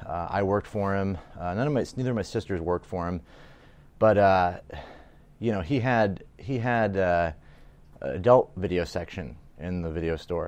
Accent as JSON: {"language": "English", "region": "Montana", "country": "United States", "tie": "born or raised there", "said": "so I grew up in Montana the whole time, lived in this log cabin."}